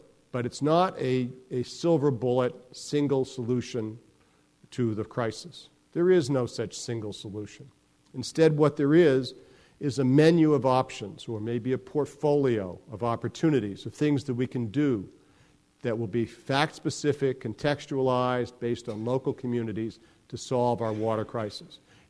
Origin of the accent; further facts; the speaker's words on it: Massachusetts, United States; I grew up in Massachusetts.